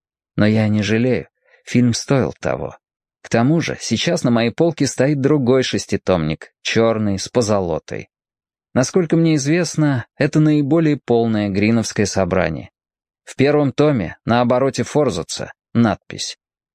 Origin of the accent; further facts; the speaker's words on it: Tyumen, Tyumen Oblast, Russia; born there; Его олицетворял я сам, уроженец Тюмени.